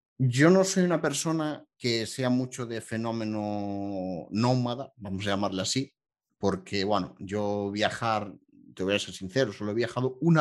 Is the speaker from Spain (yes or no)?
yes; Galicia, Spain; yo soy el mítico gallego